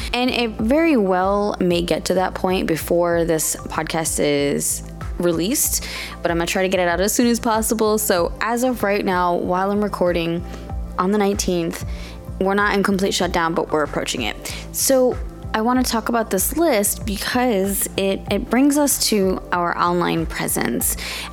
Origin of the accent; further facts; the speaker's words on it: Scottsdale, Arizona, United States; now in Portland, United States; I'm from Scottsdale, Arizona, but I currently live in Portland, Oregon, and absolutely loving it.